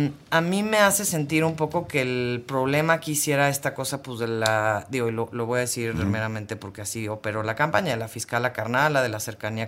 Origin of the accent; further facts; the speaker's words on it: Mexico City, Mexico; sobre todo para quienes somos chilangos y chilangas